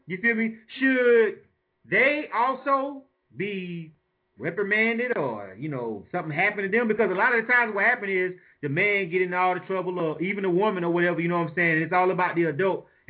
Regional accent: Florida, United States; Because I'm going to tell you right now, I'm from Bay County, Florida.

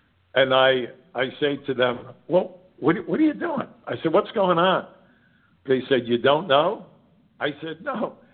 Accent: New Jersey, United States; also born or lived in New York; And growing up in New York, and I mean growing up in New Jersey and New York, they go hand in hand.

